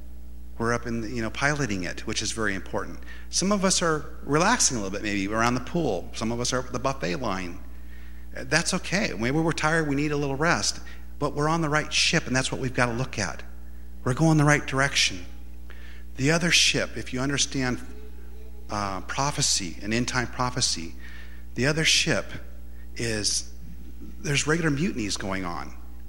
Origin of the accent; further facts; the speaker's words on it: Los Angeles, California, United States; moved away; Now, I'm from Los Angeles originally, and some of those lanes, there's 8 lanes.